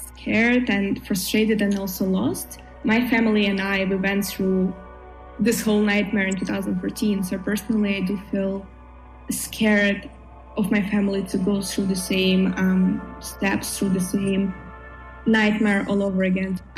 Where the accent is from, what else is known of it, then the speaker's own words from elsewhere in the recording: Luhansk, Luhansk Oblast, Ukraine; I am from Lugansk, which is now the city that's controlled and occupied by Russia. And I am 22 years old.